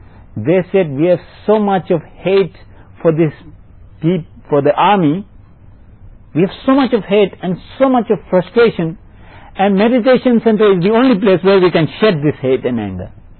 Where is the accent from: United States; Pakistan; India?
India; also born or lived in Myanmar; And because I'm an Indian, we have politics in our blood.